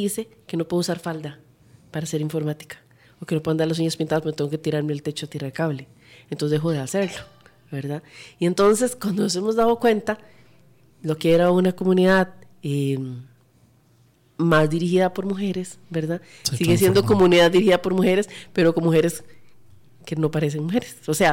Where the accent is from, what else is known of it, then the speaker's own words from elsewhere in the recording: Moravia, San José, Costa Rica; Yo soy de Moravia y eso no pasa.